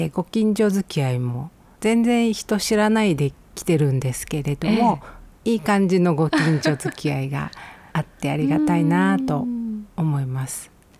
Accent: Tokushima, Japan; moved away as an adult; also born or lived in Tokyo; 私は徳島県で生まれて、はい、高校卒業まで徳島でいまして、それから大学進学のために東京に出て

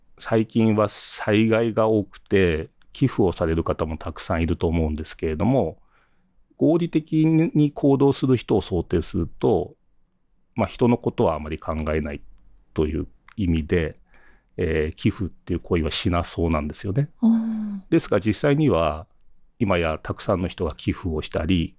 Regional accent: Gunma, Japan; 僕も群馬出身なので、

